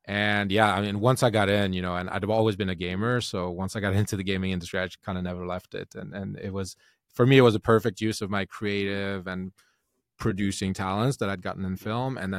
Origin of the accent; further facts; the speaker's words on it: Sweden; also born or lived in United States; I'm from Sweden. That's where I'm based these days.